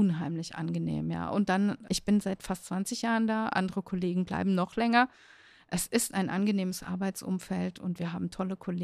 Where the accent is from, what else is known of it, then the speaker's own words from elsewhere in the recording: Dieburg, Hesse, Germany; Ich komme aus Dieburg